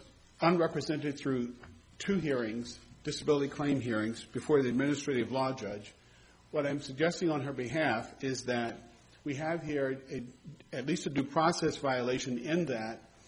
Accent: Fairbanks, Alaska, United States; I'm from Fairbanks.

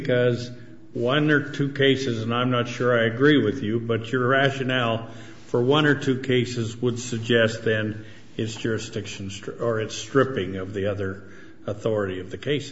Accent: Idaho, United States; And I'm from Idaho, so I guess I can get away with saying this.

